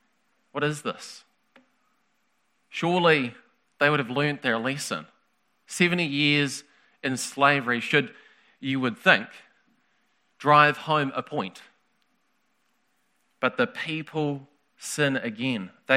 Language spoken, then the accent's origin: English; New Zealand; I do this job, and I'm a New Zealander, and also this is my other box, religion.